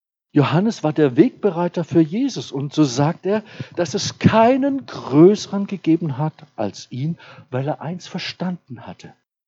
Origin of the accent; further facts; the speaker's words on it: Baden-Württemberg, Germany; Ich darf das sagen, ich bin Badener.